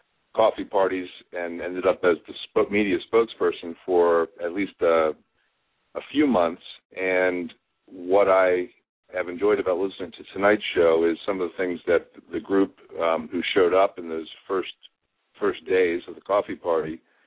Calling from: Richmond, Virginia, United States; Richmond, Virginia.

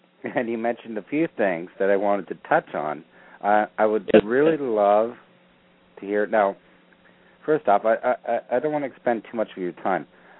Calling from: Toronto, Ontario, Canada; And I just wanted to mention straight up, and I'm calling from near Toronto, Ontario, Canada.

